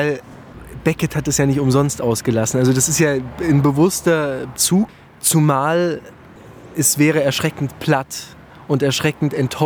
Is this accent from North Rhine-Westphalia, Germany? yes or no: no; Mainz, Rhineland-Palatinate, Germany; Ich komme aus Mainz, bin fast 25 Jahre alt und studiere an der Bayerischen Theaterakademie August Everding Schauspiel.